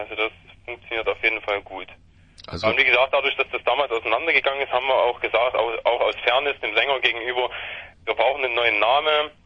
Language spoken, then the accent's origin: German; Leipzig, Saxony, Germany; Wir kommen aus Leipzig und Umgebung.